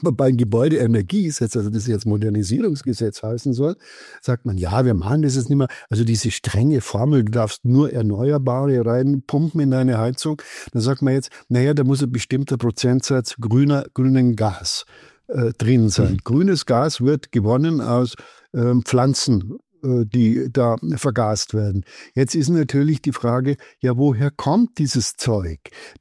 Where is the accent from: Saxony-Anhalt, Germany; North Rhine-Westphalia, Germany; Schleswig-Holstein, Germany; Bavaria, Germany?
Bavaria, Germany; Jetzt komme ich aus dem Berchtesgadener Land